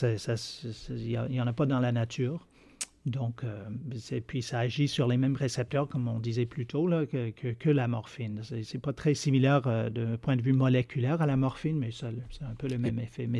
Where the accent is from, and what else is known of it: Quebec, Canada